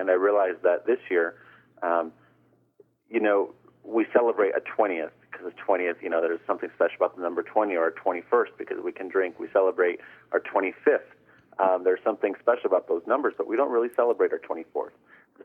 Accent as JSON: {"language": "English", "town": "Las Cruces", "region": "New Mexico", "country": "United States", "tie": "born or raised there", "said": "Well, I grew up in a small city in New Mexico, and actually the city that I grew up in is Las Cruces, and Las Cruces has a population of around 80,000 people"}